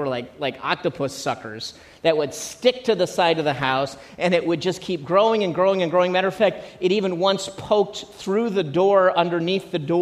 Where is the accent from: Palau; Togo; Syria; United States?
United States; Midwest; But me being a Midwesterner, I don't think about grapes and grapevines.